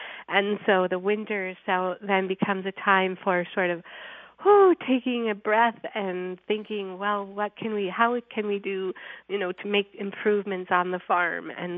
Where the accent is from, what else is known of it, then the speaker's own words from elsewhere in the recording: Vermont, United States; now in California, United States; I grew up in Vermont, where there's definitely a winter and cold and, you know, time that's sort of forced inside.